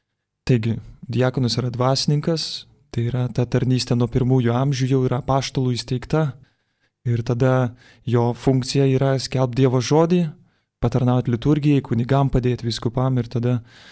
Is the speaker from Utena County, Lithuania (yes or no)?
no; Vilnius, Vilnius County, Lithuania; Ir, na ką, esu vilnietis.